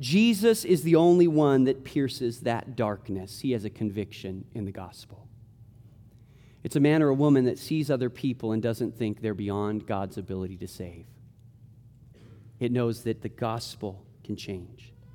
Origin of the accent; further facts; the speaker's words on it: California, United States; because, you know, we're from Southern California, forgetting that we're from the desert.